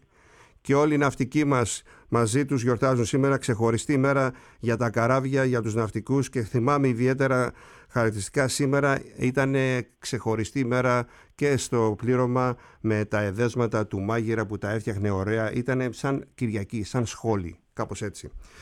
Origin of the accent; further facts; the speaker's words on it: Kasos, South Aegean, Greece; το νησί μου την Κάσο